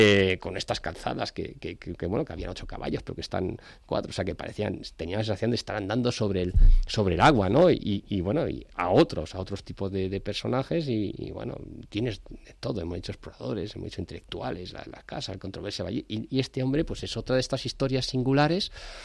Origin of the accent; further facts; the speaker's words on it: Madrid, Community of Madrid, Spain; Yo soy, bueno, madrileño, castellano, español, europeo, ciudadano del mundo